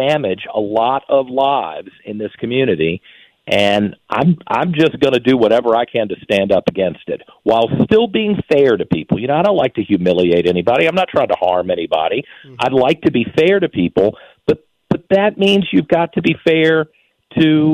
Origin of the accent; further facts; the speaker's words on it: Virginia, United States; I grew up in Virginia.